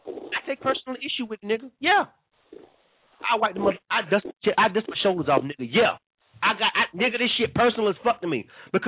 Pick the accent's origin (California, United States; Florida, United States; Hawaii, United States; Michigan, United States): Florida, United States; Panama City; because I'm from Panama City, y'all.